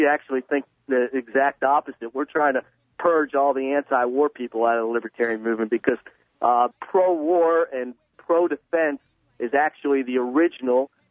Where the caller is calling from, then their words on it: Angleton, Texas, United States; I'm calling from Angleton, about 40 miles south of Houston.